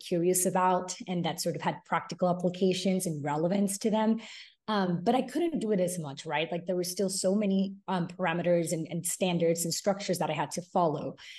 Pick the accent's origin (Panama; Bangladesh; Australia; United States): Panama; I'm from Panama originally, but because of my dad's job, we had to move around a lot.